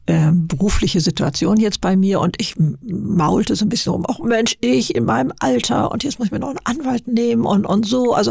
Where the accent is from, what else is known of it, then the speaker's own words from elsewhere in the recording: Lower Saxony, Germany; In Niedersachsen, auf dem Bauernhof und mit zwei älteren Schwestern